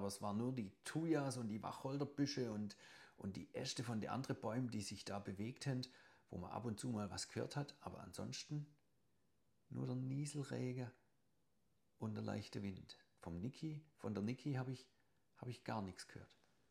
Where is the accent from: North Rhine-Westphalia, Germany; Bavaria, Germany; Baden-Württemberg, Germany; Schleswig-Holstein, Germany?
Baden-Württemberg, Germany; in dem Dorf, wo ich aufgewachsen bin, früher auf der Schwäbischen Alb